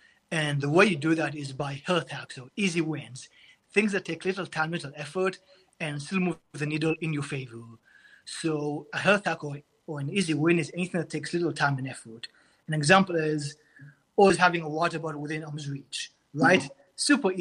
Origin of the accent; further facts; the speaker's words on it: Israel; now in China; I'm from Israel. When I was six, my family and I moved to China, and this was in 2004